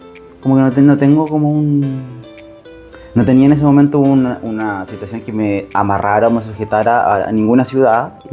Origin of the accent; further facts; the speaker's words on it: Curicó, Maule, Chile; born there; also born or lived in Concepción; now in Valparaíso, Chile; nací en Curicó. Estudié en Concepción, viví un tiempito en Buenos Aires, un tiempito en Santiago, un tiempito en Rancagua y en Valparaíso.